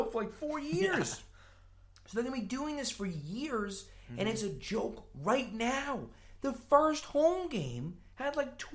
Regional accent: California, United States; So I'm from California, right?

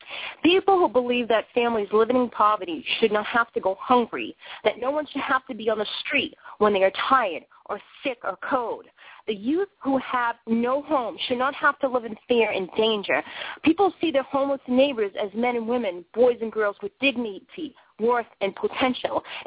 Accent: Boston, Massachusetts, United States; here in Maine where I am, I mean, I'm originally from Boston, moved up here in Maine to do films myself

